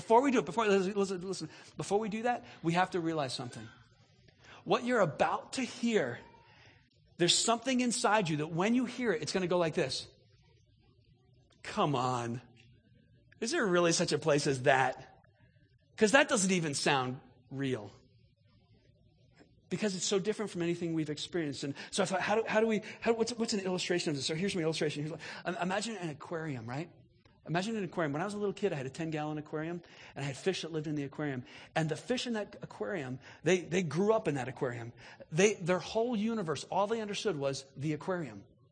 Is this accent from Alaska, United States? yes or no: no; New Jersey, United States; I grew up in New Jersey and we didn't have dirt